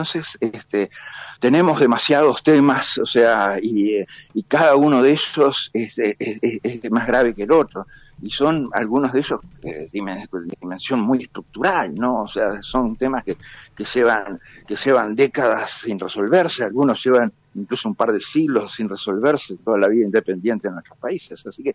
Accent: Uruguay; en el tema de Uruguay opiné como uruguayo

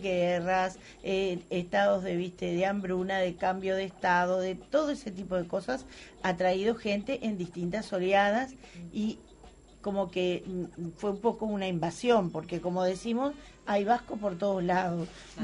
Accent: Uruguay; yo soy uruguaya, y nosotros somos uruguayos, y miramos al norte, si querés, porque está nuestra patria, nuestra madre patria, el País Vasco, pero nosotros somos

